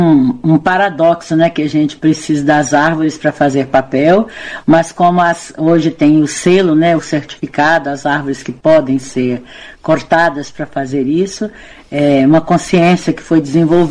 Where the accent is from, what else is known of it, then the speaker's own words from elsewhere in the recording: Minas Gerais, Brazil; Eu sou lá do interior de Minas Gerais, antiga, com esse cabelinho branco aqui.